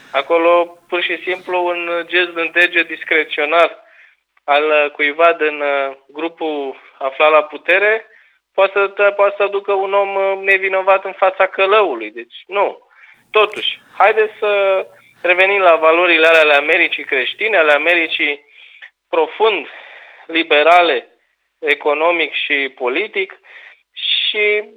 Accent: Romania; eu mă simt jignit ca român

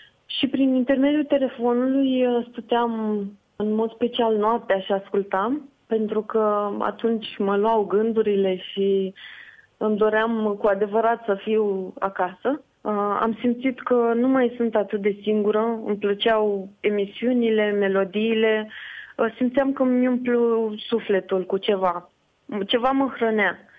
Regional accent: Constanța, Constanța County, Romania; Nu, eram din Constanța și totul mi se părea altfel în București.

